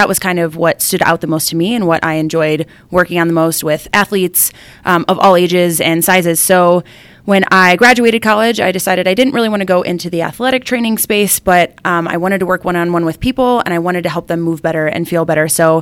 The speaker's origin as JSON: {"language": "English", "town": "Cleveland", "region": "Ohio", "country": "United States", "tie": "born or raised there", "said": "So I grew up in Ohio, around Cleveland area, and I went to college in Florida, actually."}